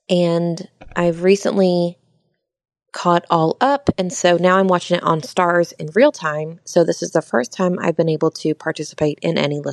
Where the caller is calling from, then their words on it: Atlanta, Georgia, United States; I'm calling from Atlanta, Georgia.